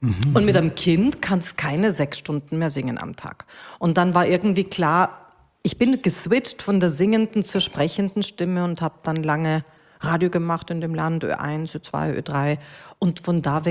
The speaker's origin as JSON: {"language": "German", "town": "Munich", "region": "Bavaria", "country": "Germany", "tie": "born there"}